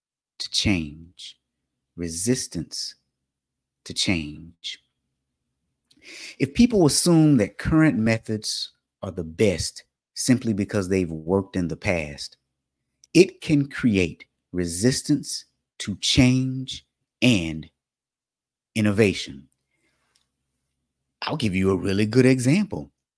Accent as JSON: {"language": "English", "town": "Montgomery", "region": "Alabama", "country": "United States", "tie": "born or raised there", "said": "most of you knew that I grew up in Alabama, Montgomery to be exact."}